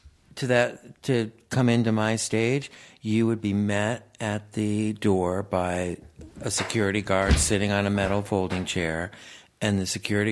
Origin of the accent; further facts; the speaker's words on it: Peekskill, New York, United States; born there; I was born in the same hospital as Mel Gibson in Peekskill, New York.